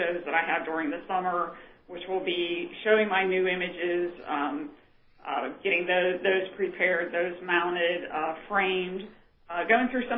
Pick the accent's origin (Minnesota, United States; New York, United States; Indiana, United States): Indiana, United States; which this will be my first show in Ohio County, and I'm actually from Ohio County